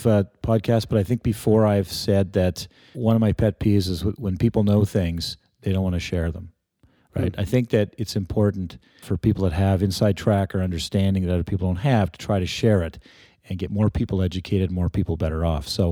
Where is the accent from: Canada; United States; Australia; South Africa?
Canada; Montreal, Quebec; also born or lived in Vancouver; No, we lived in Vancouver from, I was born in 61. And we moved the centennial year, we moved to Montreal when the big 100-year anniversary